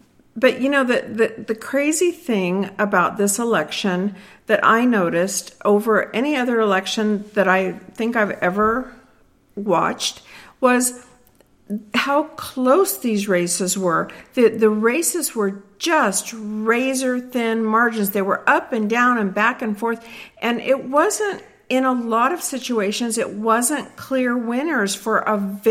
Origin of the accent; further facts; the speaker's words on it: Texas, United States; But what I noticed just as a Texan is Beto O'Rourke had so much more money than Ted Cruz.